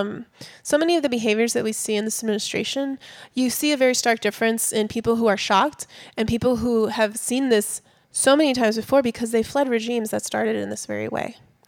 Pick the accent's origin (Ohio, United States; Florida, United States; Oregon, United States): Florida, United States; Miami; And this is me growing up in Miami.